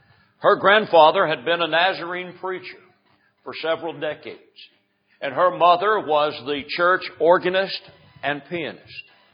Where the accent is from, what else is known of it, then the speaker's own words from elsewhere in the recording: Louisville, Kentucky, United States; Christ was unknown in the home that I grew up in Louisville, Kentucky. I grew up in a home that was broken by divorce and broken by religion.